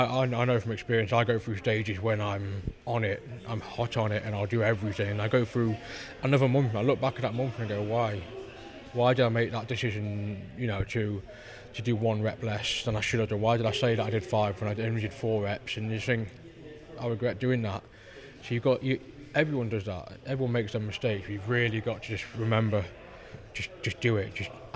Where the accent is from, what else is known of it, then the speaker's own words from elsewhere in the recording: Gainsborough, East Midlands, United Kingdom; And then knowing Johnsy from Scunthorpe, I'm from Gainsborough, only about 20 minutes apart.